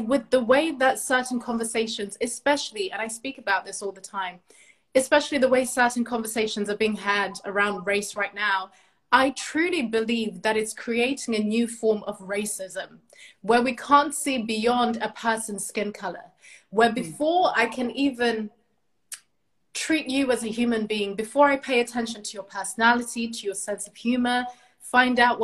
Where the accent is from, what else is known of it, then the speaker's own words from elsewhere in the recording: Zimbabwe; now in London, United Kingdom; as someone that was born and raised in Zimbabwe, and I live in the UK, I live in London